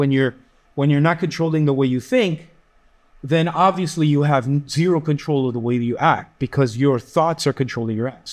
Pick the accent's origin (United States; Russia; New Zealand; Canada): Canada; because I was born and raised in Canada, now that I'm preaching in English, it's starting to take a more natural tone.